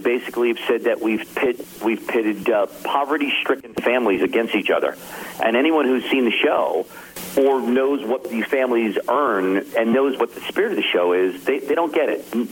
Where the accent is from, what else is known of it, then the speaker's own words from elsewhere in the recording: New Jersey, United States; also born or lived in New York City / Long Island; I am. I was born in the Bronx. And I grew up in New Jersey. I lived on Long Island.